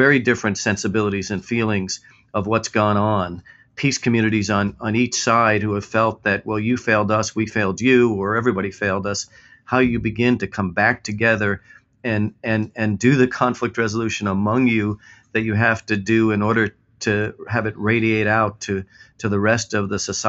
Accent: Brooklyn, New York, United States; given where I grew up in Brooklyn, New York.

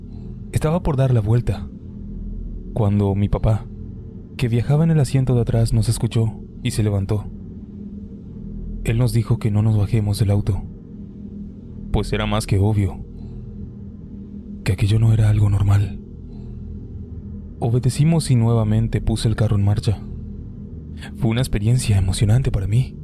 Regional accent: Chiapas, Mexico; Soy de Chiapas.

